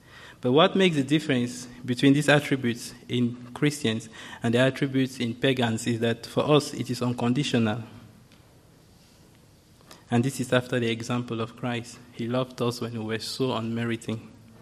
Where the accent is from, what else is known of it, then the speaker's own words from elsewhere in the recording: Cameroon; born there; I was born in Cameroon, and my parents were very devoted Christians.